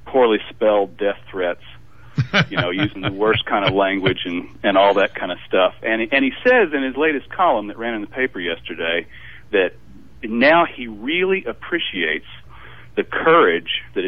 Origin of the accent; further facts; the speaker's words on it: Danville, Kentucky, United States; Springfield, Kentucky, 26 miles from my hometown of Danville, Kentucky.